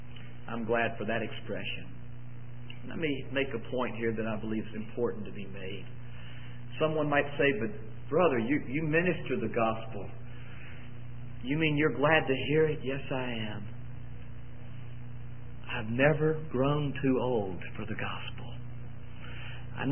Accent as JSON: {"language": "English", "town": "Fayetteville", "country": "United States", "tie": "born or raised there", "said": "I remember, standing in our kitchen, growing up in Fayetteville."}